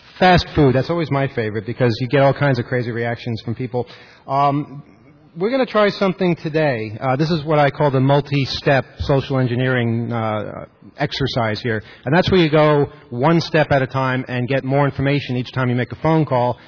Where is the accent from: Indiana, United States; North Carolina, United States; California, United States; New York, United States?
New York, United States; Long Island; I'm from Long Island. We still have 7-digit phone numbers out there.